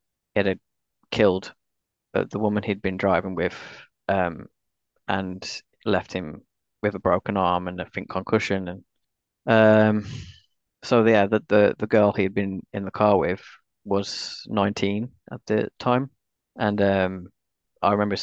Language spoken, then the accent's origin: English; Munster, Ireland; I think I wasn't Northern Irish. I was from County Cork.